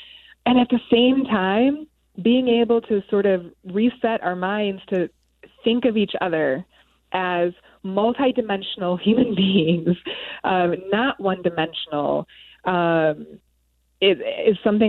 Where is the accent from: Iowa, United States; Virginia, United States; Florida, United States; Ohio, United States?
Iowa, United States; Springville; also born or lived in Cameroon; We're from rural Iowa in Springville. And when I moved back here from Cameroon, we lived in Springville for many years.